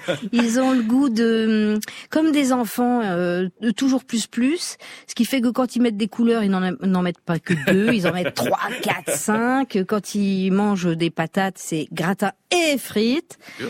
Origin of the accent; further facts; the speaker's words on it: Verdun, Grand Est, France; born there; accent: Meuse; now in Paris, France; j'ai l'accent de la Meuse naturellement, puisque je l'avais avant de venir à Paris. Voilà, à Bar-le-Duc, Verdun, je suis née à Verdun.